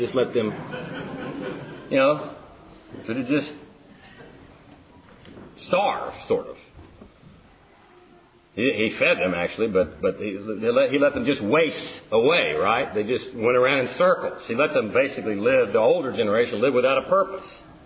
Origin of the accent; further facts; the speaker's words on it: Texas, United States; You know, I'm from Texas. You've got to tell cool stories.